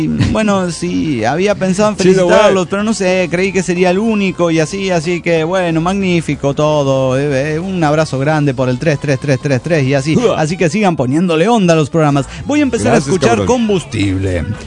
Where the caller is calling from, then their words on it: Buenos Aires, Argentina; de Buenos Aires, Argentina.